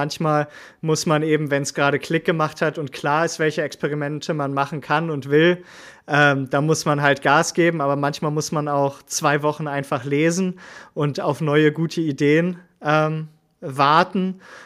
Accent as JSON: {"language": "German", "region": "Schleswig-Holstein", "country": "Germany", "said": "Also grundsätzlich bin ich Schleswig-Holsteiner."}